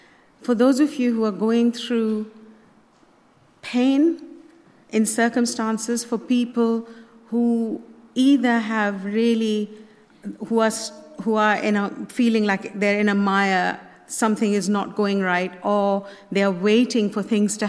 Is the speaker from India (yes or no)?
yes; Delhi, India; I grew up in Delhi, and if anyone has been or knows anything, we know that the traffic is crazy in India.